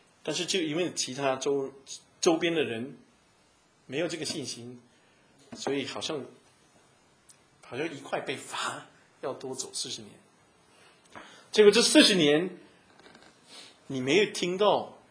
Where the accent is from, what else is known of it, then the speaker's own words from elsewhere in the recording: China; 特别是按照我们中国人的这种习惯，那你哪里那么直接呢？